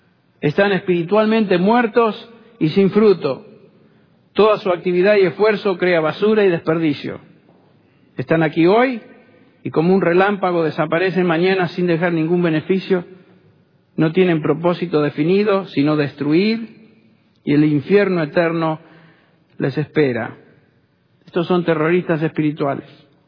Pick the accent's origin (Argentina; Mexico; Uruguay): Argentina; Yo recuerdo cuando era chico allá en Argentina